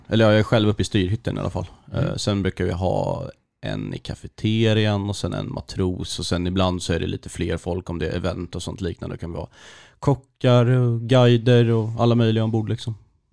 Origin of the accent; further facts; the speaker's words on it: Stockholm, Stockholm County, Sweden; jag är ju från Stockholm från början.